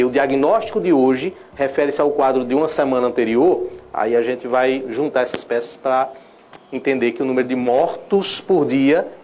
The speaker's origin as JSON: {"language": "Portuguese", "town": "Santa Cruz", "region": "Pernambuco", "country": "Brazil", "said": "Eu não sou de Caruaru, sou de Santa Cruz. E vou a Caruaru."}